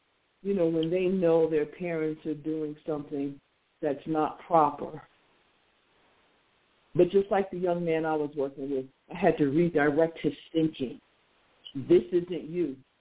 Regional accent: Hillside, New Jersey, United States; You know, Mike, we grew up in Hillside, New Jersey.

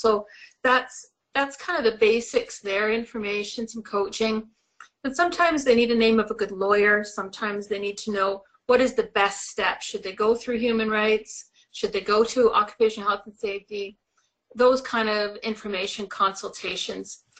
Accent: Edmonton, Alberta, Canada; But when I am from Edmonton, Alberta, just to clarify

